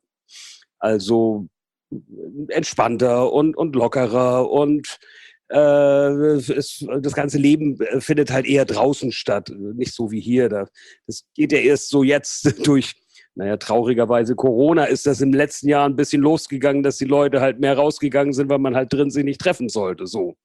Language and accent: German; Portugal; moved away as an adult; also born or lived in Hamburg; now in Germany; Ich bin 1974 mit meiner Familie nach Portugal gezogen, also geboren bin ich in Hamburg, also tatsächlich gebürtiger Hamburger. Und mit 74, da war ich 8, sind wir nach Portugal übergesiedelt und dort habe ich dann quasi meine gesamte Jugend verbracht.